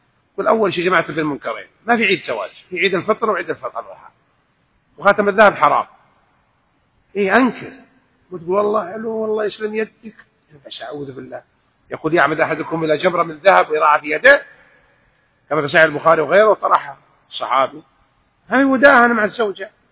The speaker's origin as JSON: {"language": "Arabic", "town": "Jeddah", "region": "Makkah Province", "country": "Saudi Arabia", "tie": "born or raised there", "said": "وأنا من أهل جدة من مواليد جدة"}